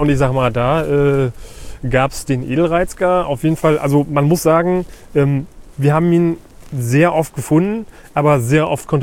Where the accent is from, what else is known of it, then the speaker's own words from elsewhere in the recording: Brandenburg, Germany; ich komme ja aus der Uckermark